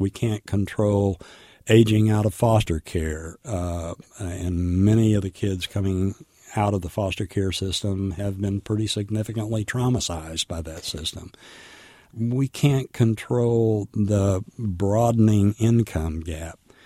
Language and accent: English; Texas, United States; Well, I'm 75, and I was born and raised in the Texas Panhandle into a culture that was racist, misogynist, and homophobic.